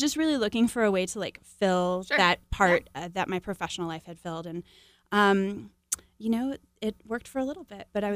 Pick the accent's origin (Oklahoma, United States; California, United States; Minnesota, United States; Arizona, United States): Arizona, United States; moved away as an adult; I was raised in Arizona and moved out to Washington, D.C. after college.